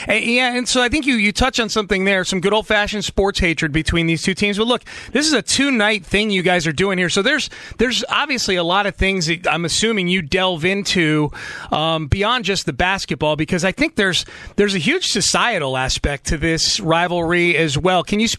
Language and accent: English; New England, United States; Well, and Jim, as I mentioned, and I grew up in New England. Those were my teenage years watching the Celtics and Lakers.